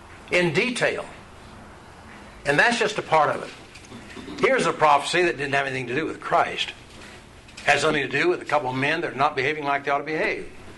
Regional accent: Nebraska, United States; Well, as a child growing up in Nebraska, I never saw that as a particular custom.

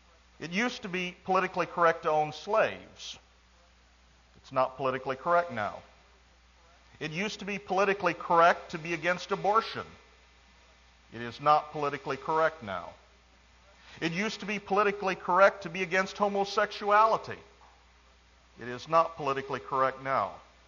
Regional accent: South Bend, Indiana, United States; I was in my hometown of South Bend, Indiana, just a few weeks ago

